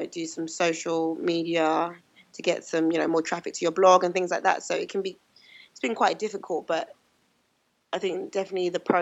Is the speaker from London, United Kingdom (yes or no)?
yes; London, United Kingdom; Okay, so I grew up in London. I was kind of born and raised there.